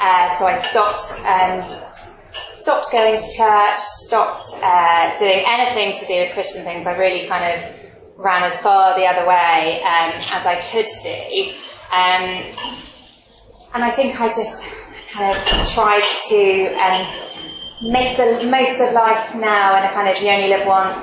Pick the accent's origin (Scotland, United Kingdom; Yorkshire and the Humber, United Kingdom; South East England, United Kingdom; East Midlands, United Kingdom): South East England, United Kingdom; Yeah, I grew up in Buckinghamshire in a very, very, a lovely home life, Christian parents, a big brother.